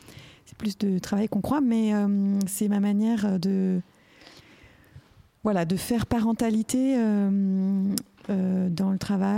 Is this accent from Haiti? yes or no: no; France; vu que j'étais à Berlin en tant que Française